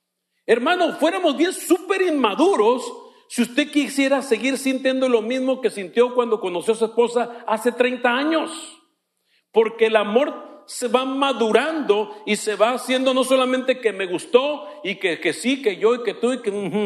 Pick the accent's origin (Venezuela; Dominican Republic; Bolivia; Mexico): Mexico; Mexicali, Baja California; Y yo cuando llegué a Mexicali, allá, mamá, estoy enamorado.